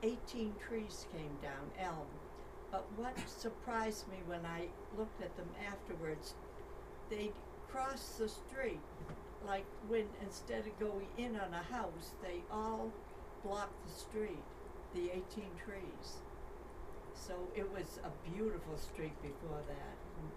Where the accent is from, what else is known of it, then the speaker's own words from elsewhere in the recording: Medford, Massachusetts, United States; I was brought up in Medford, Mass. And I was 14 years old.